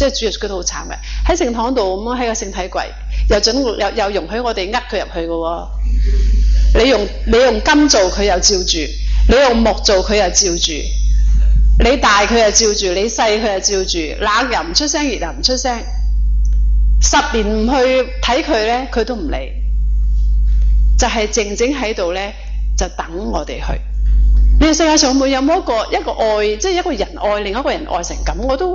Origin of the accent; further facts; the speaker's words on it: China; 我哋中國人咧有一句話咧叫做近朱者就赤，近墨者咧就黑